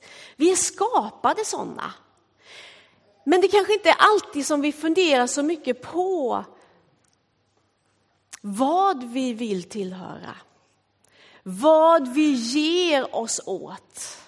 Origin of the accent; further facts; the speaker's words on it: Småland, Sweden; moved away; När jag flyttade hit ifrån Småland då